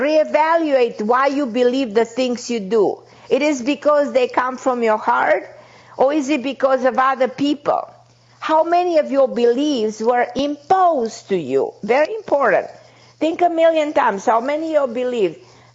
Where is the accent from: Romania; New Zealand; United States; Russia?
Romania; English is a second language; I came from Romania, I didn't speak the language